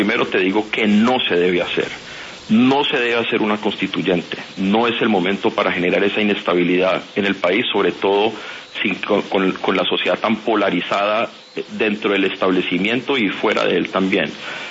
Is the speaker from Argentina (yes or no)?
no; Colombia; yo celebro como colombiano